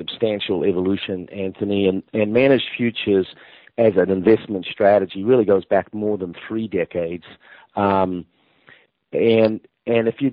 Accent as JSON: {"language": "English", "country": "New Zealand", "said": "I'm originally from New Zealand."}